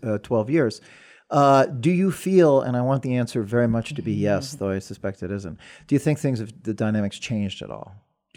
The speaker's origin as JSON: {"language": "English", "town": "New York City", "region": "New York", "country": "United States", "said": "It is interesting because I'm from New York, and New York's more of a money town, obviously."}